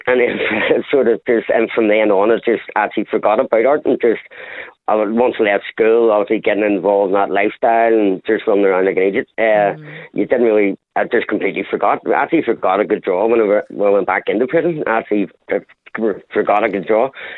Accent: Northern Ireland, United Kingdom; And then ended up joining an organisation growing up in Northern Ireland.

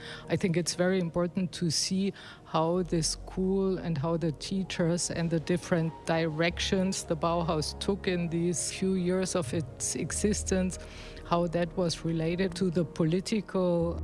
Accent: Germany; now in Aarhus, Denmark; I come from Germany originally, but I'm now a professor for architecture, history and theory in Aarhus, Denmark. That's where I live also.

